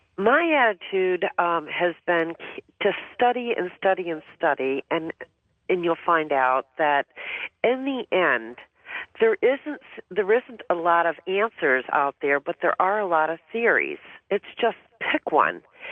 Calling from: Massachusetts, United States; I'm calling from Western Massachusetts

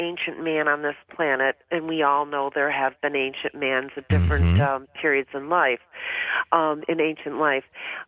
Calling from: Massachusetts, United States; I'm calling from Western Massachusetts

